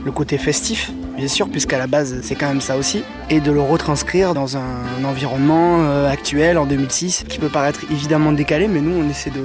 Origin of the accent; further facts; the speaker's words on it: Bordeaux, Nouvelle-Aquitaine, France; On est tous blancs, on vient de Bordeaux, de France.